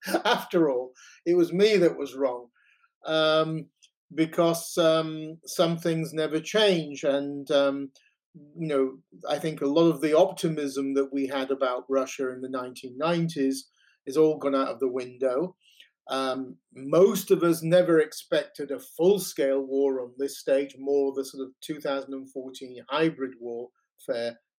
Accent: Yorkshire and the Humber, United Kingdom; also born or lived in Toronto, Canada / The Hague, Netherlands; Yeah, I was born in Britain, of Ukrainian-Italian origins. Grew up in Yorkshire. I've spent some time of my life in Toronto, about 15 years there, and then more recently 6 years

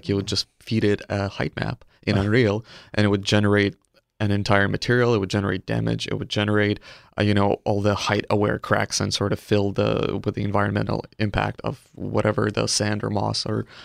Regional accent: Belarus; I'm originally from Eastern Europe, which is Belarus, which is a country there's no game development pretty much.

